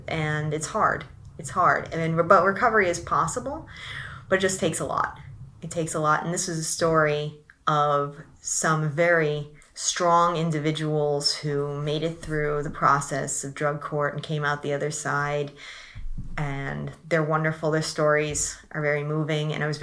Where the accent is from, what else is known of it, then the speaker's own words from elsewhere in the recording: Morris Township, New Jersey, United States; now in Morris Plains, United States; Well, I was born and raised in Morris County. I was born in Morristown Memorial Hospital, mm-hmm. and I was raised in Morris Township, lived in Morristown, and now I'm living in Morris Plains.